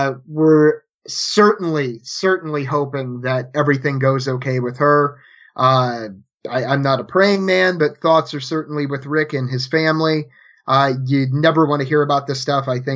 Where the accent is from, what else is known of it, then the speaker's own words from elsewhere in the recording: Missouri, United States; It took place in my home state of Missouri, in my rival city of Kansas City.